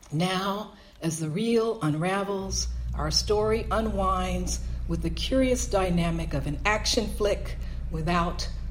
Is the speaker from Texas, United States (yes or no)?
yes; Texas, United States; also born or lived in Alabama; now in Los Angeles, United States; I grew up in Texas and I was born in Alabama.